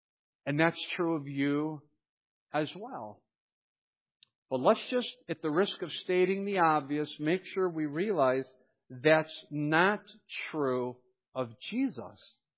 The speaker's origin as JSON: {"language": "English", "town": "Wickliffe", "region": "Ohio", "country": "United States", "tie": "born or raised there", "also_born_or_lived": "Cleveland, United States / Mentor, United States", "said": "And I could say, \"Well, I went to high school in Mentor, Ohio.\" You say, \"Okay, so where did you grow up?\" And I would say, \"Well, I grew up in Wycliffe, Ohio.\""}